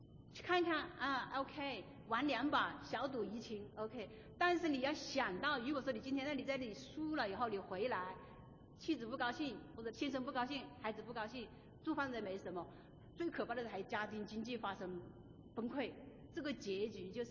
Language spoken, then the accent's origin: Chinese; China